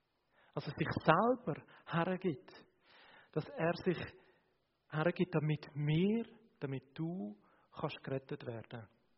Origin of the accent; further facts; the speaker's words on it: Switzerland; Ich bin ja Schweizer, ich bin neutral.